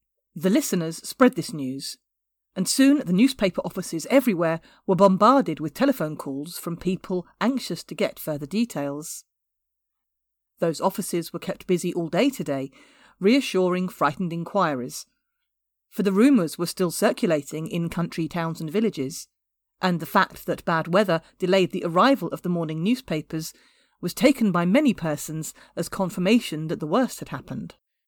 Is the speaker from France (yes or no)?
no; United Kingdom; I'm a British actor and singer.